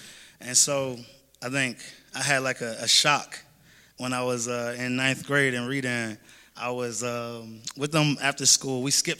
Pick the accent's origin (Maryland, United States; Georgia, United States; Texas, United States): Georgia, United States; Stone Mountain; also born or lived in Brooklyn, New York; I am 29 now. I'm from Brooklyn, New York, raised in Stone Mountain, and that's where I created Wisdom.